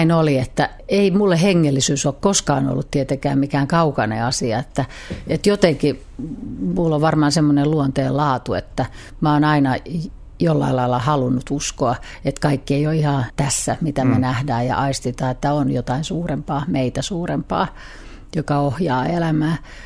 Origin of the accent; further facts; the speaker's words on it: Kauniainen, Uusimaa, Finland; mä tuun siis Kauniaisista, se on mun kotipaikkani täällä